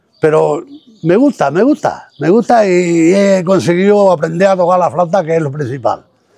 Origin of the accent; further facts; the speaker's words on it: Aceituna, Extremadura, Spain; Bueno, pues yo soy de Aceituna.